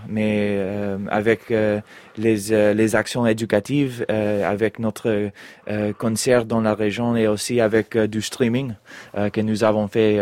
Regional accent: United States; French is a second language; Et pues, je suis américain et j'arrive de faire

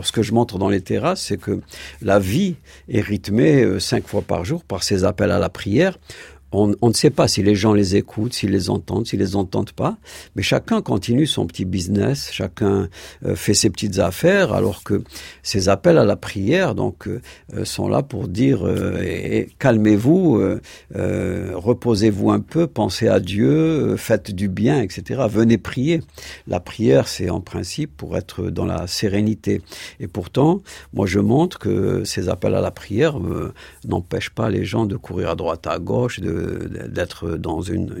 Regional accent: Algiers, Algiers Province, Algeria; Alors Alger, donc c'est ma ville natale

